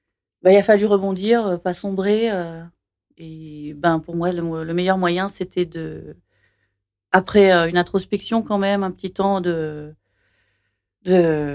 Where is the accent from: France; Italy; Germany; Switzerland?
France; Vichy, Auvergne-Rhône-Alpes; now in Montluçon, France; je viens de Vichy